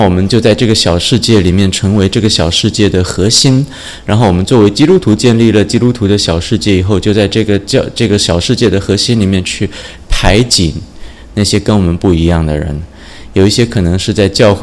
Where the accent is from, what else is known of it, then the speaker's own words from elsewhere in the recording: Canada; first language English; Chinese is a second language; 因为我是在加拿大长大的